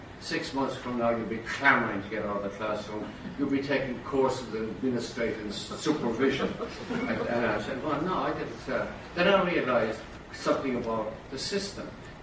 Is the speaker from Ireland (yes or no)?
yes; Ireland; now in United States; So I tell them a few stories about growing up in Ireland